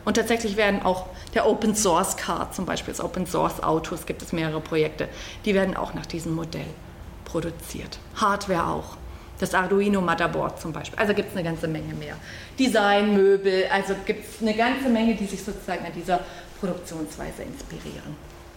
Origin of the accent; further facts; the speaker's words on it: East Germany, Germany; Stellen Sie sich vor, ich komme ja aus dem Osten. Also ich bin noch in der Zeit in einem Land groß geworden, wo man das Auto immer ewig selber reparierte.